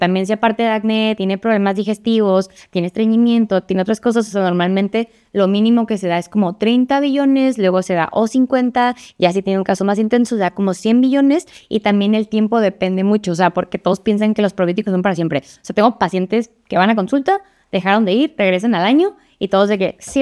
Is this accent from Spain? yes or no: no; Mexico; como cultura mexicana estamos súper acostumbrados a depender y a necesitar dulces, papitas.